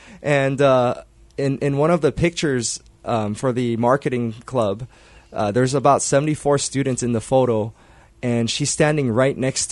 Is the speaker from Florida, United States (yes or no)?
no; Pearl City, Hawaii, United States; We're both actually born and raised in Pearl City, and we grew up just minutes apart from each other.